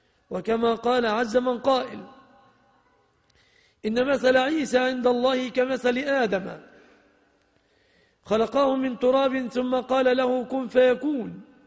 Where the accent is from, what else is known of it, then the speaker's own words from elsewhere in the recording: Egypt; وعن بلادنا مصر أيضا نسأل الله أن يزيح عنها الهم